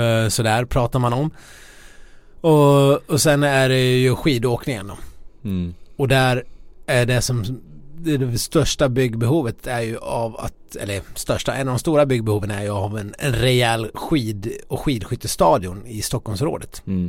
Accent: Ludvika, Dalarna County, Sweden; Och sen åker jag hem till ja, utanför Ludvika där jag kommer ifrån

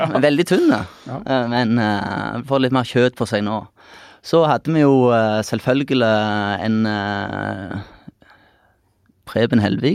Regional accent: Klepp, Rogaland, Norway; also born or lived in Bryne; Jeg er Klepp-gutt. Startet da jeg var liten i Klepp, og så skilte foreldrene mine seg som gjorde at mor flyttet til Bryne.

